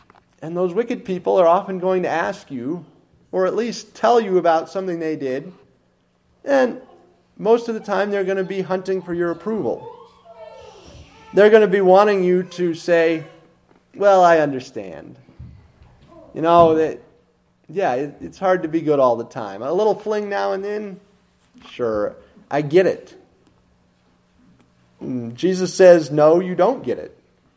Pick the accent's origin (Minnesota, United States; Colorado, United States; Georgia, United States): Colorado, United States; Fort Collins; Well, 10 years ago, I worked for a general contractor back in my hometown of Fort Collins.